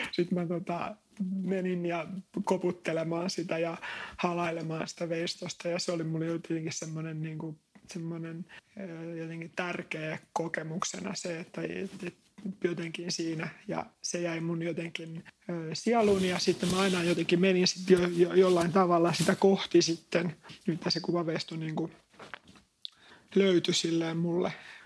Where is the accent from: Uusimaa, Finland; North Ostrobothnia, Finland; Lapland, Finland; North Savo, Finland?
Uusimaa, Finland; Hyvinkää; paljolti niin kuin Hyvinkäällä, missä mä oon kotoisin